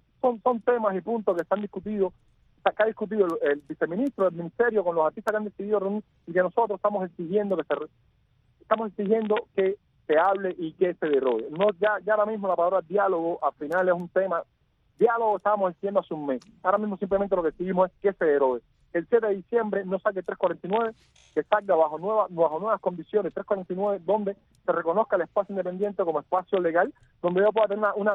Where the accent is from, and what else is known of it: Cuba